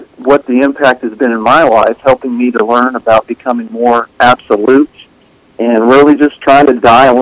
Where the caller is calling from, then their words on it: Burleson, Texas, United States; I'm from Burleson, Texas.